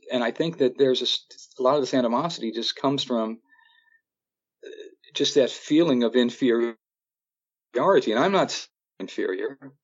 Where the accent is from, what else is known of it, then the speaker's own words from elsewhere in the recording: Midwest, United States; I grew up in the Midwest, I think, too, and I was surrounded by, you know, we called them Hoosiers and rednecks